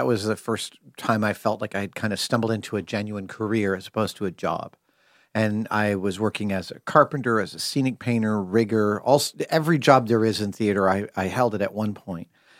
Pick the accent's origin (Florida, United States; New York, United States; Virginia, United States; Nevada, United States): New York, United States; Sleepy Hollow; also born or lived in Manhattan; Yeah, Sleepy Hollow is about 25 miles north here of Manhattan, and I was born here in Manhattan, spent the first few years of my life in the West Village, and then in the early 70s, my parents moved up north.